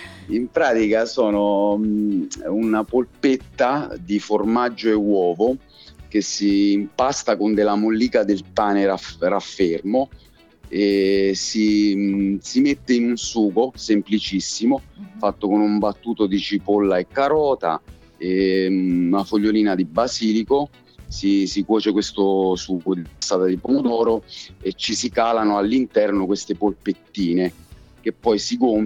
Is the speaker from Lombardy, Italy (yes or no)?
no; Sant'Angelo Limosano, Molise, Italy; moved away; sono 17 anni che sto qui a Roma e per lavoro mi sono spostato dal mio piccolo paese, che è in provincia di Campobasso, Sant'Angelo Limosano. Nel mio paese, oltre a diciamo all'aria buona che si può respirare, sta a 900 metri sul livello del mare